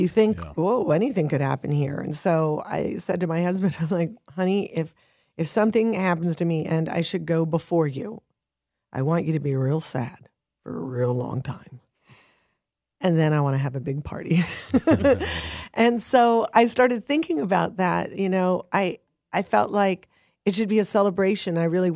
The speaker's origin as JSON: {"language": "English", "town": "Hollywood", "region": "California", "country": "United States", "tie": "born or raised there", "said": "And when I was growing up, I grew up in Hollywood, California."}